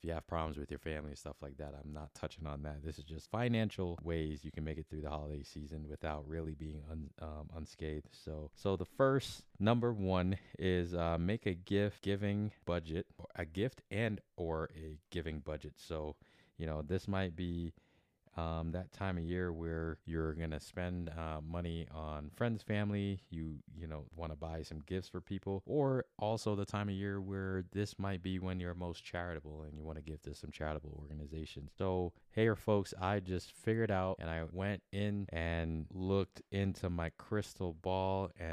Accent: Northeast, United States; I'm from the Northeast, so I enjoy going up to New York and hanging out at one of my favorite jazz clubs, which is called the Blue Note.

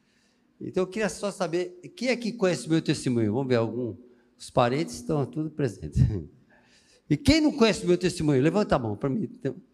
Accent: São Paulo, Brazil; Então, eu sou de São Paulo, nasci em São Paulo

